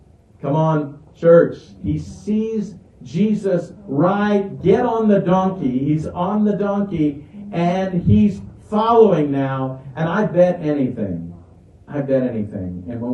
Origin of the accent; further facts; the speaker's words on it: Florida, United States; I'm from Florida. And those of you from warmer climates, I grew up, my first trees that I drew were palm trees